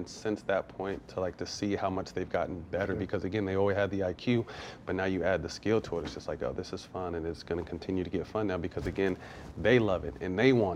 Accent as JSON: {"language": "English", "region": "California", "country": "United States", "tie": "born or raised there", "said": "And I mean, I grew up in Cali."}